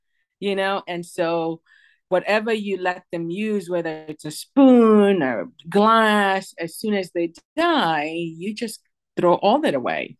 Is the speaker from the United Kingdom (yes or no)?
no; Kenya; now in United States; I was born and raised in Kenya and moved to the United States in 1997.